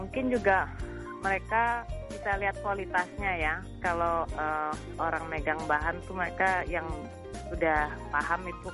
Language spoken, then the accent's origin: Indonesian; Indonesia; now in Bristol, United Kingdom; Jadi saya selalu menjelaskan saya dari Indonesia.